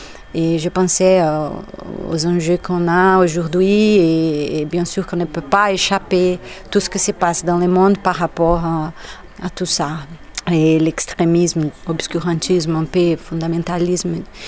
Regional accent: Brazil; French is a second language; je viens du Brésil

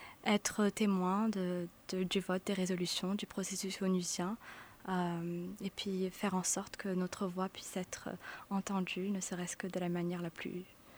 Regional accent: Morocco; now in United States; 21 ans et je suis étudiante en master à Virginia Tech aux États-Unis. Sofiane, moi, Mariam, Bassam, nous sommes 5 étudiants marocains

